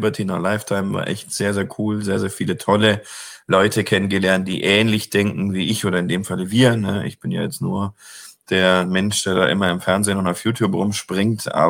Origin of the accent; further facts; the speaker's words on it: Baden-Württemberg, Germany; Gerade so als Schwabe, wir haben es ja so gerne, scharfe Häuslebauer.